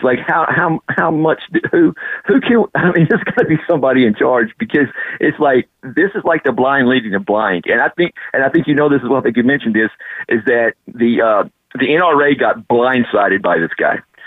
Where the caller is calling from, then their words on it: Huntington, Texas, United States; I'm calling you from Huntington, Texas. Thanks for taking the call.